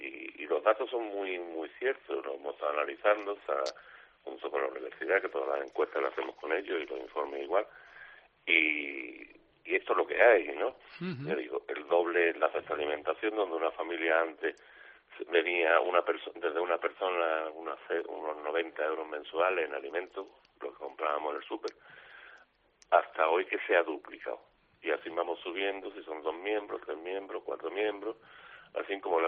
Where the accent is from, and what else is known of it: Málaga, Andalusia, Spain